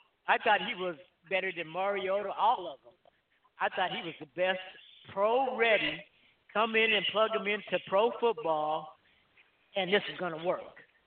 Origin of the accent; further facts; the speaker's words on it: Denver, Colorado, United States; And as I was growing up in Denver, Colorado at the time, and Colorado had a team that was ranked third.